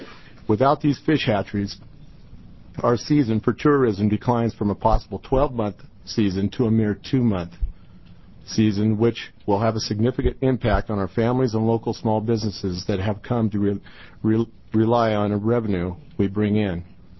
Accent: Tillamook, Oregon, United States; I am from Tillamook, Oregon, and I'm a full-time, year-round Oregon professional fishing guide

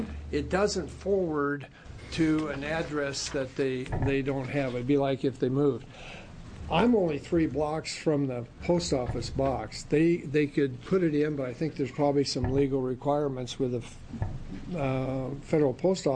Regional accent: Athena, Oregon, United States; My pastor, who moved to my hometown of Athena from Arizona, had a similar issue on a loan.

